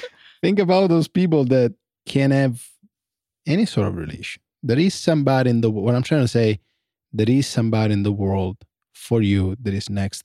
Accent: Italy; I grew up in Italy.

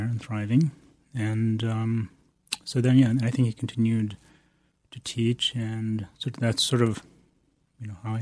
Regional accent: Bodh Gaya, Bihar, India; Well, I was born in India, in Bodh Gaya, which is the place of the Buddha's enlightenment. And my mother, who was also from Tibet and was trained and a nun and practicing. And so I grew up

